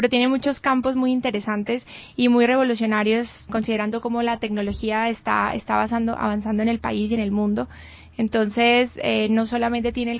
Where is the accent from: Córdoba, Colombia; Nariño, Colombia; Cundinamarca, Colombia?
Nariño, Colombia; Pasto; born there; Mi papá nació en Pasto, pero mis abuelitos son italianos, entonces digamos que hay una mezcla ahí. Y bueno, yo soy nacida orgullosamente pastusa, nacida en Pasto